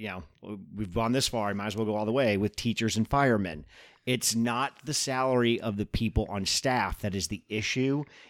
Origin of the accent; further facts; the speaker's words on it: Missouri, United States; I'm from Missouri.